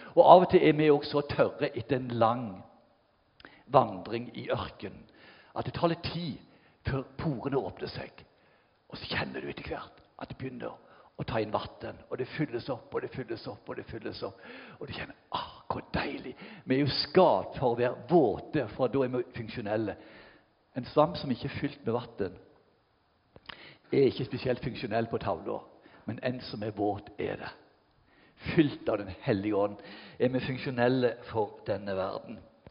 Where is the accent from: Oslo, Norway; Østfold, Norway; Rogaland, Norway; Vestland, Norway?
Rogaland, Norway; Ganddal; Men jeg husker godt hjemme på Gandal, første dagen om høsten